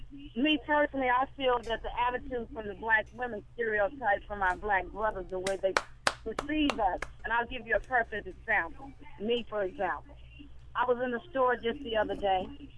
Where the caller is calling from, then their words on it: Texas, United States; I'm calling you from Texas.